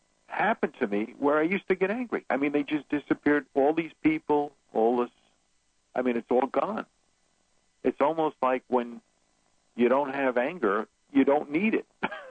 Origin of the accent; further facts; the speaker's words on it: New York City, New York, United States; I grew up in New York City, and there wasn't a lot of parking spaces in New York.